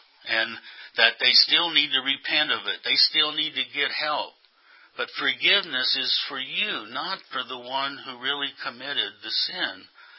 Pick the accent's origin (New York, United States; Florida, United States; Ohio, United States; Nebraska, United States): Nebraska, United States; Kearney; When I was raised in Kearney, Nebraska, we had a reform school down the road